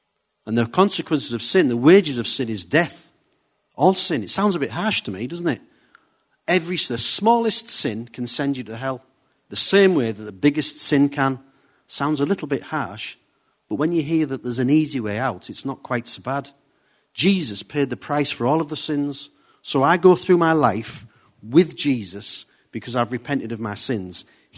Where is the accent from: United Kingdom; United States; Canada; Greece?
United Kingdom; So we're British, so we don't dance too much, but we can do this.